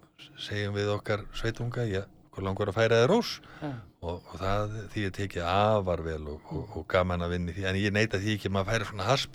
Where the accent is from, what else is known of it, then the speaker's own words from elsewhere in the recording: Hafnarfjordur, Capital Region, Iceland; Ég er að sinna mínum heimabæ og mínu heimafólki og, og afskaplega gaman við og þessa dagan erum við jafnaðamenn í Hafnarfirði